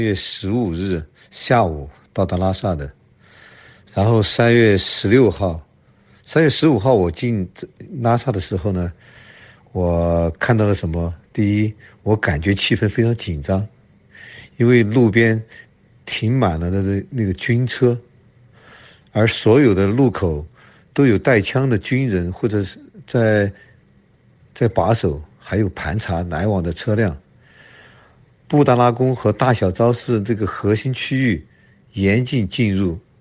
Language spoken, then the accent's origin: Chinese; Sichuan, China; 我是一名来自中国四川的工程技术人员，